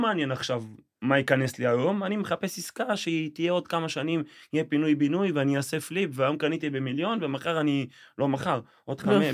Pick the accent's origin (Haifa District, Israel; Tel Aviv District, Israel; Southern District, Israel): Haifa District, Israel; Haifa; now in Kiryat Motzkin, Israel; אני במקור חיפאי, היום מקריית מוצקין.